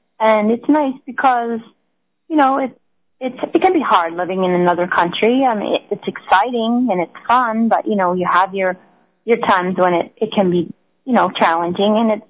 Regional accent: United States; moved away; So, for example, I come from the United States, and that's a place where the internet is very developed here.

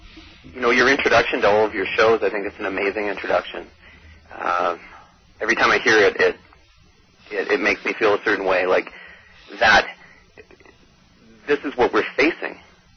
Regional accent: Canada; I'm from Canada, of course

